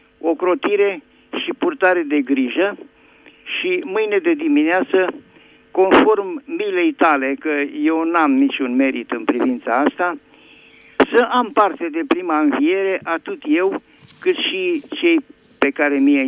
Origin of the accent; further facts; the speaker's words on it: Bucharest, Romania; sunt din București.